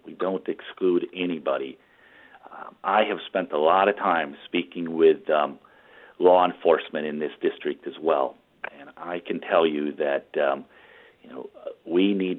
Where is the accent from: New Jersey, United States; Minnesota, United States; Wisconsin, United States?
Wisconsin, United States; I know where I'm from. I'm from Northern La Crosse County. My wife and I have raised our two children here in the Onalaska area.